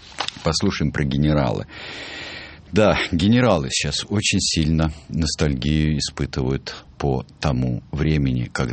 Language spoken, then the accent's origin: Russian; Yuzhno-Sakhalinsk, Sakhalin Oblast, Russia; пролетает над Южно-Сахалинском. Это мой родной город.